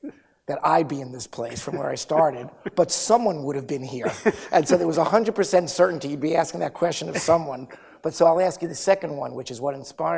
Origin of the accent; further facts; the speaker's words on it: Brooklyn, New York, United States; If anybody asked me where I'm from, it would never dawn on me to say New York City. I'm from Brooklyn.